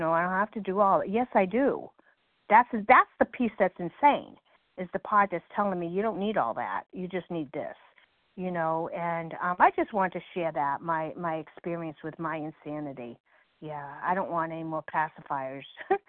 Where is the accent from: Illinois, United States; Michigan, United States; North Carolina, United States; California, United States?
North Carolina, United States; I'm from North Carolina.